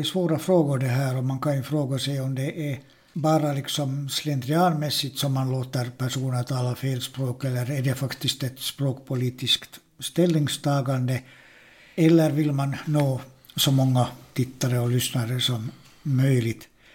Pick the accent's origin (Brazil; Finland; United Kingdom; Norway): Finland; om man tänker sig att jag vill se en pjäs som handlar om min hemtrakt, som då alltså är svenskspråkig i Finland